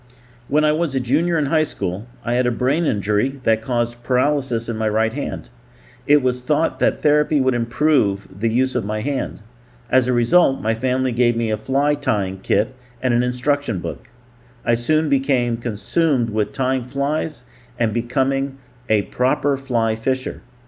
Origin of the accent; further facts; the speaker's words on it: Black Earth, Wisconsin, United States; I grew up in Black Earth. A blue ribbon trout stream winds through the edge of town.